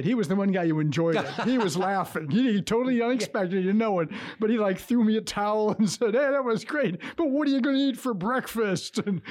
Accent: Detroit, Michigan, United States; I grew up in Detroit, Dave. I was born in the city of Detroit, grew up in the suburbs of Detroit.

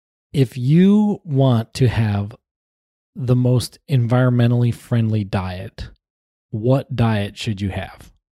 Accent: Wisconsin, United States; I grew up in Wisconsin where football was equally as important as food.

